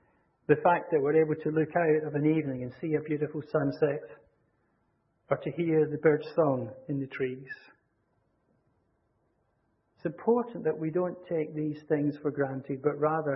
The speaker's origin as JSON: {"language": "English", "region": "Scotland", "country": "United Kingdom", "said": "speaking as a Scotsman"}